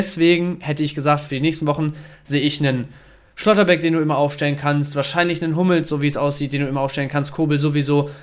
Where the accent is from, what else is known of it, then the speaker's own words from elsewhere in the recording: Dortmund, North Rhine-Westphalia, Germany; Als Dortmunder, wissen wir ja alle, tut ein bisschen weh